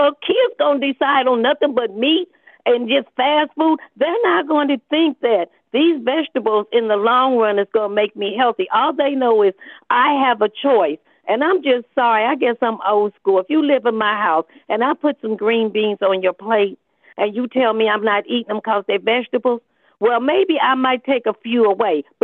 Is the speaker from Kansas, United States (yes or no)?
no; Indiana, United States; And you know, when I grew up back in Indiana, my father, of course, you know, he talked to the farmers